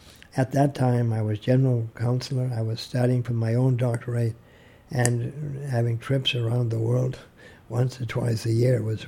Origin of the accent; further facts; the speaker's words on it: United States; As an American, I felt that very, very deeply.